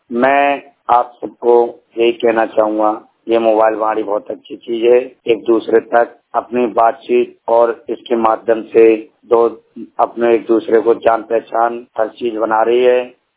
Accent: Gwalior, Madhya Pradesh, India; मैं जिला ग्वालियर से हूँ।

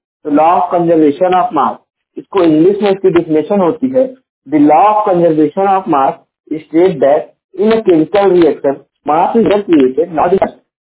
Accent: Jaunpur, Uttar Pradesh, India; और मैं उत्तर प्रदेश के जौनपुर जिले का निवासी हूँ।

